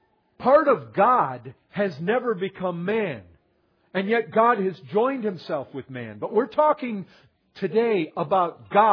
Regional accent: Michigan, United States; I come from Michigan. We have the Great Lakes.

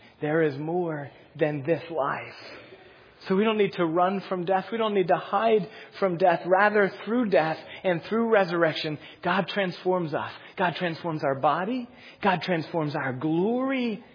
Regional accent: Cheyenne, Wyoming, United States; I'm originally from Cheyenne, Wyoming. I was born there, grew up there, went to college there.

